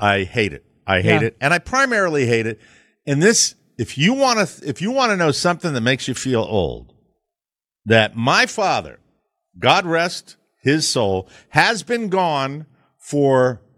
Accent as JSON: {"language": "English", "town": "Glastonbury", "region": "Connecticut", "country": "United States", "tie": "born or raised there", "said": "So he lived in my hometown, Glastonbury, Connecticut, 40 years. This is middle America, ladies and gentlemen. Same little small town for 40 years."}